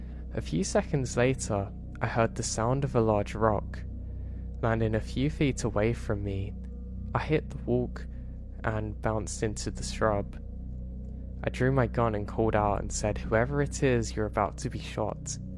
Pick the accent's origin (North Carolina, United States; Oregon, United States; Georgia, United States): Oregon, United States; also born or lived in Las Vegas, United States; Now me growing up in Oregon, I love the rain. And for the past 10 years, we lived in Vegas